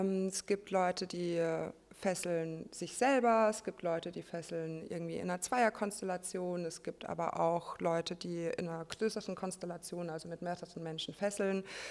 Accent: Saxony, Germany; Ich komme aus der Nähe von Dresden, bin aber viel in Berlin und in Leipzig unterwegs

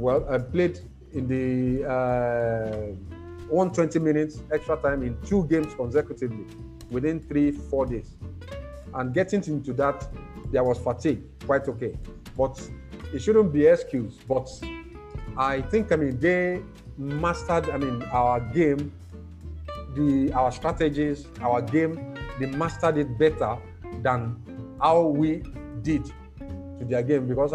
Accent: Ibadan, Oyo, Nigeria; Shooting Stars was my club from youth, and I'm from Ibadan, my blood is Shooting Stars.

